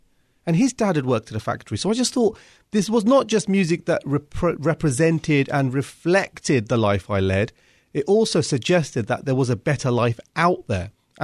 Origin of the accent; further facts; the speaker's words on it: United Kingdom; growing up in Britain, having somebody talking about highways and deserts and mountains and rivers, that off end of the New Jersey Turnpike, all these things just sounded really cool